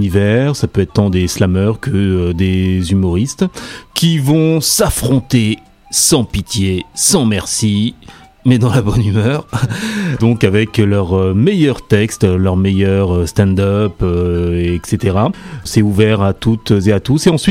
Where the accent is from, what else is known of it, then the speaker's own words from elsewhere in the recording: Roubaix, Hauts-de-France, France; born there; now in Paris, France; Je suis né à Roubaix, mais je suis parisien depuis quand même pas mal de temps.